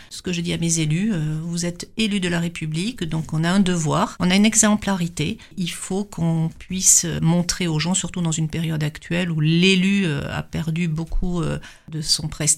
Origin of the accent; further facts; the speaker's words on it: Occitanie, France; je viens de l'Aveyron et dans mes petits villages, clairement, c'était le quotidien.